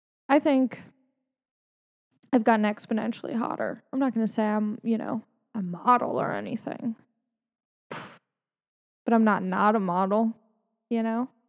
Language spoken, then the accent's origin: English; Long Beach, California, United States; I'm from Long Beach, California, and, you know, grew up with my parents, Larry and Jennifer, good people, working class, union people.